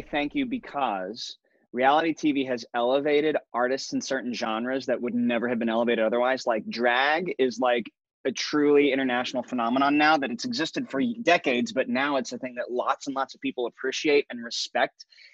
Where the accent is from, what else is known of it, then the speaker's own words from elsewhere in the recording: Tennessee, United States; I grew up in East Tennessee, he grew up in North Carolina